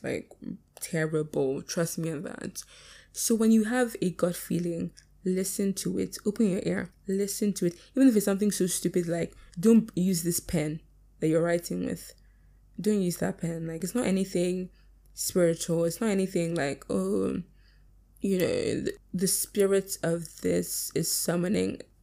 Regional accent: Nigeria; And see, I'm Nigerian, like very, very Nigerian

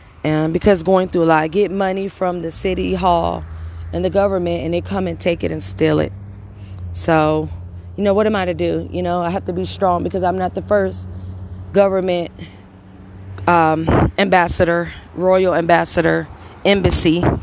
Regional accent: Beloit, Wisconsin, United States; also born or lived in South Bend / Milwaukee; I grew up in Beloit, Wisconsin, coming out of Milwaukee, Wisconsin. I was born in South Bend, Indiana.

